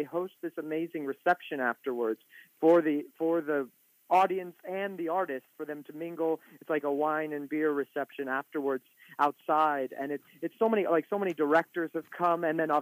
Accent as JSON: {"language": "English", "town": "Los Angeles", "region": "California", "country": "United States", "also_born_or_lived": "New York", "said": "I'm from Los Angeles, California. So I'm from here. And I went to college at the University of Southern California, and then right after college, I moved to New York, was living there for 6 years"}